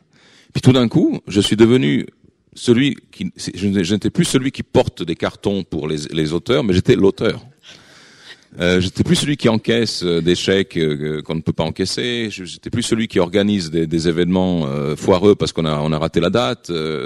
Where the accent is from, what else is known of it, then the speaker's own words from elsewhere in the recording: Sremska Mitrovica, Vojvodina, Serbia; ma ville natale a ceci de particulier. Aujourd'hui, c'est une toute petite ville sinistrée, d'où qu'on préfère fuir.